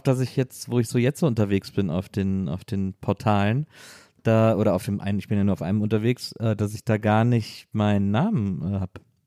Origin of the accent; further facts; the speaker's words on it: Wesseling, North Rhine-Westphalia, Germany; wie bei uns in Wesseling mal Abi-Gag war am Gymnasium